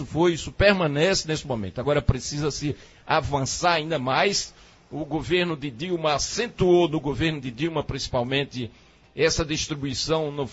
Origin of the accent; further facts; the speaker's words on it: Carnaíba, Pernambuco, Brazil; O meu grande sonho era ser prefeito da minha terra. Fui prefeito por dois mandatos, sendo reeleito com 81% dos votos válidos na minha reeleição, tá certo? Isso nunca tinha ocorrido na história política de Carnaíba.